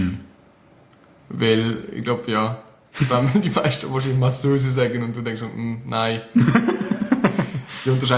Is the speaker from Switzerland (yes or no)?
yes; Switzerland; Ich bin mir nie ganz sicher gewesen, ob das nur als Schweizer so komisch tönt